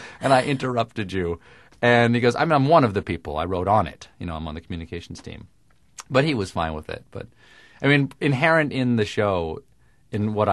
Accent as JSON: {"language": "English", "region": "the South", "country": "United States", "tie": "born or raised there", "said": "I grew up in the South, but I don't have a Southern accent. Not because I don't like Southern accents. I'm actually sort of sad that I don't have a Southern accent."}